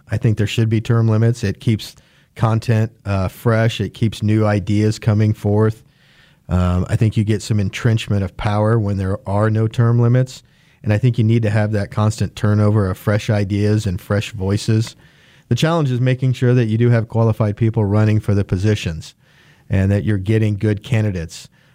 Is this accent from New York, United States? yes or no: no; Wichita, Kansas, United States; So lifelong Wichitan. Grew up on the east side of town, Wichita Public Schools. Graduated from Southeast High and Wichita State.